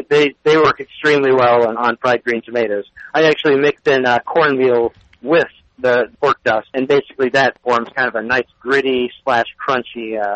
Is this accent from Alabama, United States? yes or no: yes; Alabama, United States; Well, that's actually right. I'm actually from Alabama. My parents are Chicago, though, so that definitely changes your perspective a little bit.